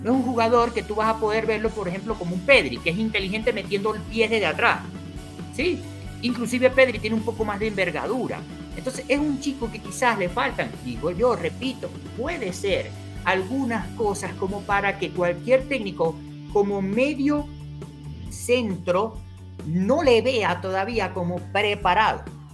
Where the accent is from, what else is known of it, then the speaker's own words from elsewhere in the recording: Venezuela; somos venezolanos y lo podemos entender un poco mejor